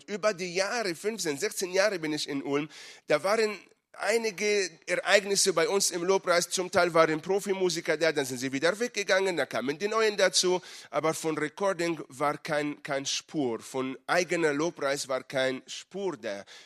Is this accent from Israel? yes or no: yes; Israel; Sorry, ich komme aus Israel, wir verstehen Kriegssprache.